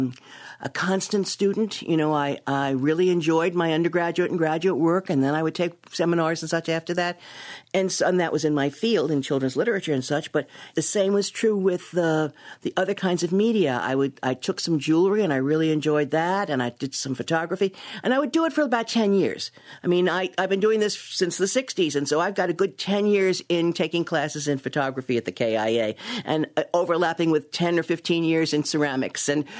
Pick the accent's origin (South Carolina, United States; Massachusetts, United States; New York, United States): New York, United States; Brooklyn; moved away as an adult; also born or lived in Ohio; now in Kalamazoo, United States; Yeah, I grew up in Brooklyn. I went to Brooklyn College. I did my graduate work in Ohio, and I got my first teaching job at Western in 1966. And so I've been in Kalamazoo since 66.